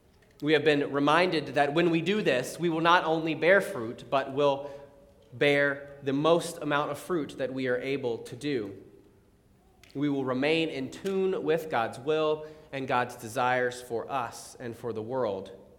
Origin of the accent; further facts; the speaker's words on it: North Carolina, United States; Now, I grew up in North Carolina and I always joke that these imperatives would be a lot easier for us to understand if we used my favorite southern word, y'all.